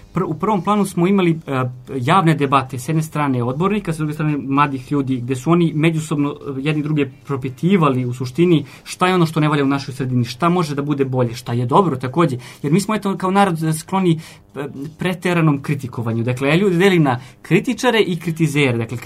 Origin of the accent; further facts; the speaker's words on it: Mitrovica, Mitrovica District, Kosovo; ja sam rođen u Mitrovici, odrastao, ženio se, sve sam uradio, sve što je vezano za moj život je vezano za Kosovsku Mitrovicu